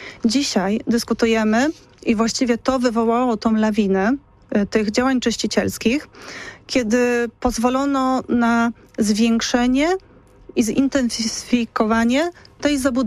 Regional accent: Poznań, Greater Poland Voivodeship, Poland; Ja obawiam się, jak jest zarządzany ten moje miasto jako poznanianka

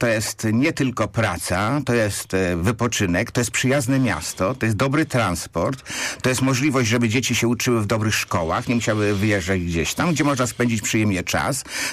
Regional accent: Bydgoszcz, Kuyavian-Pomeranian Voivodeship, Poland; ja z Bydgoszczy, ale Bydgoszcz zawsze była Wielkopolska

